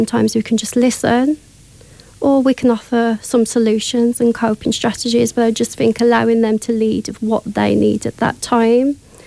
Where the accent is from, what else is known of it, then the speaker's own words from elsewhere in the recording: Wolverhampton, West Midlands, United Kingdom; when the post came to open the Admiral Nurse Service in the Black Country, I'm from the Black Country, Wolverhampton